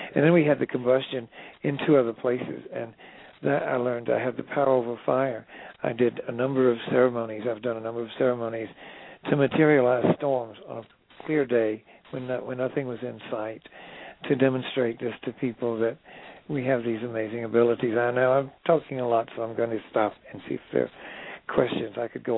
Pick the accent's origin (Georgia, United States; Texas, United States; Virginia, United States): Georgia, United States; Atlanta; going all over my hometown, which was Atlanta at the time